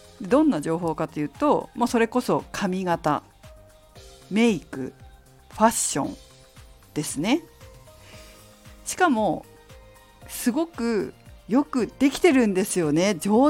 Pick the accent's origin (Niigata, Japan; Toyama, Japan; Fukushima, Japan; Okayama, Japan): Fukushima, Japan; 私の実家は福島で果物農家をやってるんですけど、